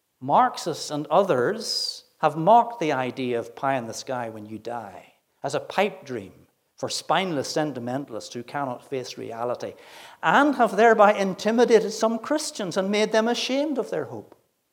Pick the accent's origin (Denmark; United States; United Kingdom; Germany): United Kingdom; Coleraine, Northern Ireland; I was born in Coleraine, spent the first 19 years of my life there, and Coleraine, therefore, is my hometown. In 1980, I married Olive, and we came to Kilkeel, where we lived for almost 3 years, in a little flat at 32B Rooney Road.